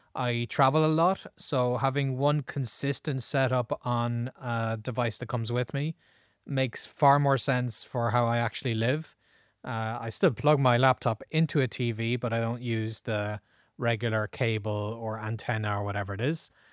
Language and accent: English; Ireland; also born or lived in United States; My hometown library in Ireland gives me access to newspapers, books, and audiobooks completely free.